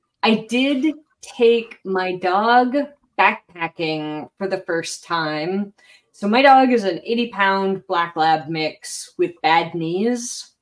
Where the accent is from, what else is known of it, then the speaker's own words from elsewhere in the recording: Hallowell, Maine, United States; I grew up in Hollowell, Maine, which is next to the state capital, Augusta, Maine.